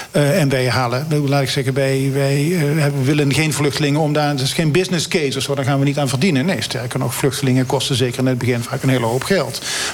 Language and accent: Dutch; Netherlands; Dat doen wij natuurlijk vaak als Nederlanders ook.